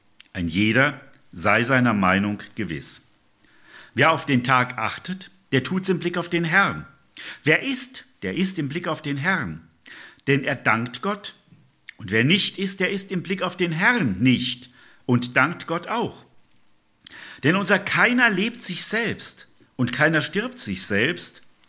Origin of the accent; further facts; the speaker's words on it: North Rhine-Westphalia, Germany; Also ich komme aus dem Siegerland ja ursprünglich